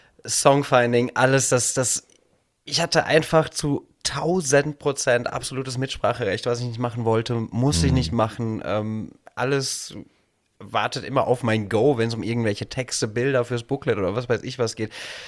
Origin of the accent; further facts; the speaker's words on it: Miltenberg, Bavaria, Germany; Ich komme gebürtig aus Miltenberg. Das ist in der Nähe, also zwischen Würzburg und Aschaffenburg. Die schönste Stadt Unterfrankens.